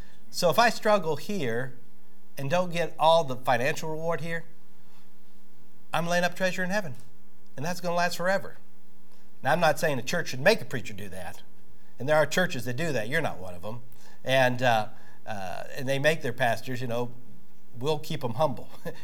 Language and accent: English; United States; I mean, I'm an American. I should have that.